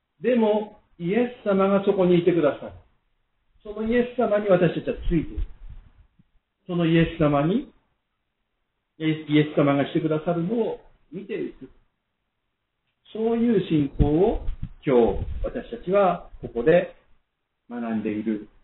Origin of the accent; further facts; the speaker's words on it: Aichi, Japan; イエス・キリストを信じる決心をしました。出身は愛知県なんですけれども、その16歳の時に母親にですね、あなたもそろそろ洗礼受けたらどうなのかって言われて